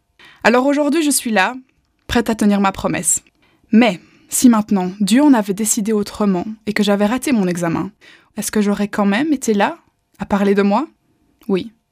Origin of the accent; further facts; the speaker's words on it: Brussels, Brussels-Capital Region, Belgium; Donc j'ai grandi en Belgique, à Bruxelles, dans une famille de 5.